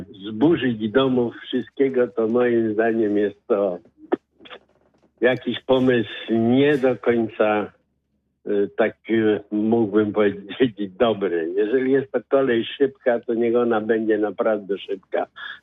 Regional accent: Kalisz, Greater Poland Voivodeship, Poland; Ja akurat jestem kaliszaninem, chociaż mieszkam teraz pod Poznaniem.

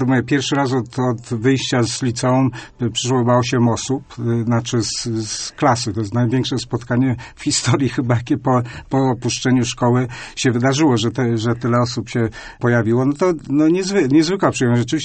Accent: Greater Poland Voivodeship, Poland; born there; urodziłem się na małej wsi w powiecie Koło

